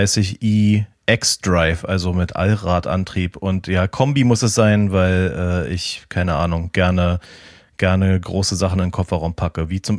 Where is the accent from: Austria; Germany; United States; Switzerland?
United States; Florida; Das kommt aus Florida, richtig, genau. Es ist importiert aus meiner alten Heimat.